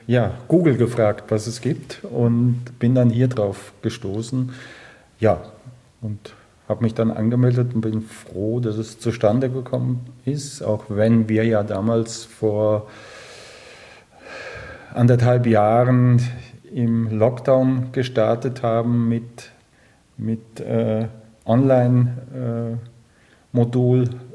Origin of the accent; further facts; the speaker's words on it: Vienna, Austria; ich komme aus Wien, aus Österreich und arbeite dort in der Erzdiözese